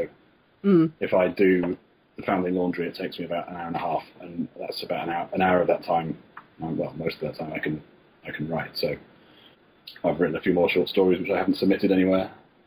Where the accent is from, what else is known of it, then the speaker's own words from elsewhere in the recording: Leeds, Yorkshire and the Humber, United Kingdom; I grew up in Leeds